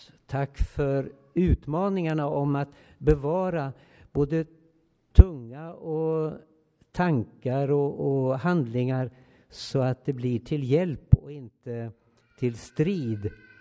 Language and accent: Swedish; Linköping, Östergötland, Sweden; Jag är uppvuxen i Linköping